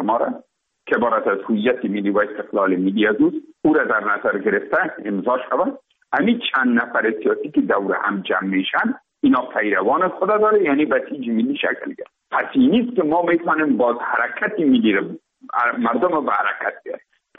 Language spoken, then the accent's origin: Persian; Afghanistan; ما افغان هستیم